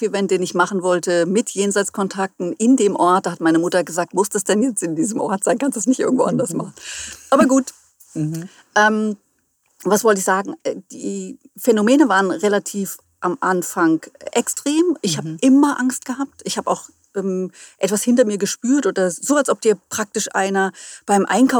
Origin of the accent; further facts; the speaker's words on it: Hesse, Germany; now in Hamburg, Germany; Ich komme ursprünglich aus dem Hessenland, bin dort auch geboren, also in der Nähe von Friedberg. Also es ist so ein Stück hinter Frankfurt. Und lebe aber seit 2021 in Hamburg.